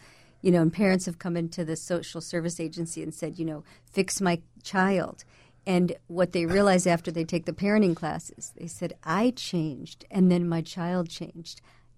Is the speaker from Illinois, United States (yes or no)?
yes; Winnetka, Illinois, United States; And I grew up in Winnetka, so I can speak to that experience a little bit